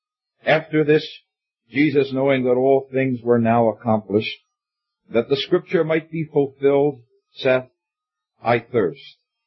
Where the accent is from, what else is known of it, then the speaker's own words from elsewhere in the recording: United States; As an American, I could never forget exactly where I was when I heard that President Kennedy was dead.